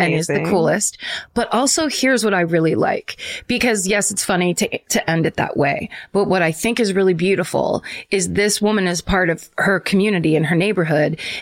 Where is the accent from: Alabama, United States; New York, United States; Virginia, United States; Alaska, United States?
Alaska, United States; Sitka; now in Natchez, United States; I moved from my hometown, Sitka, Alaska, to Natchez, Mississippi in 2019, where my husband and I adopted two wonderful and crazy dogs